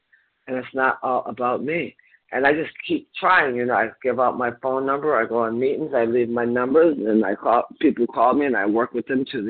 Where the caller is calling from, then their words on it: Massachusetts, United States; I'm calling in from Massachusetts, a compulsive overeater.